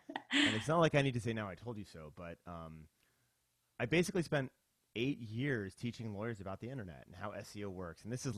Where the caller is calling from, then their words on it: Seattle, Washington, United States; I'm in outside of Seattle, home office outside of Seattle